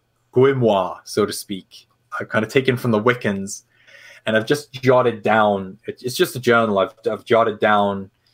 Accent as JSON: {"language": "English", "country": "Ireland", "said": "I obviously, again, I'm Irish."}